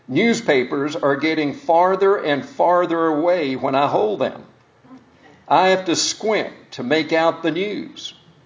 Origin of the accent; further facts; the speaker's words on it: South Korea; I grew up in Korea.